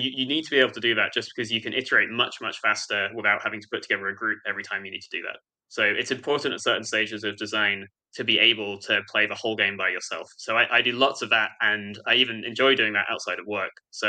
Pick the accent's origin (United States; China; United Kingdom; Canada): United Kingdom; So I, you know, being British and working with a lot of Americans